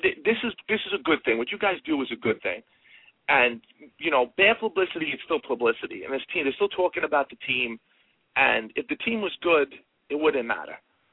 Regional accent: New York, United States; I'm a New Yorker. I live in Queens.

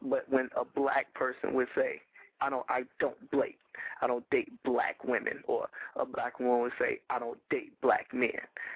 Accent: Gary, Indiana, United States; I come from Gary, which is an entirely black city. So all I have known throughout my entire life is black.

